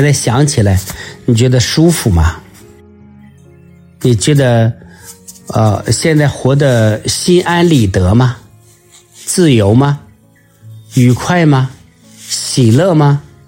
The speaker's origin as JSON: {"language": "Chinese", "country": "China", "said": "虽然我们中国人不怎么样过阳历年啊"}